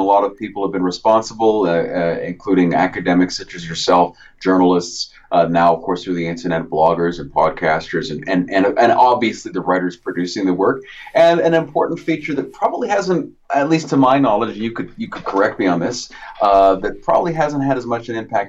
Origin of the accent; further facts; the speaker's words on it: Canada; also born or lived in Kenya; And then, another element of it was that I'm a Kenyan Canadian.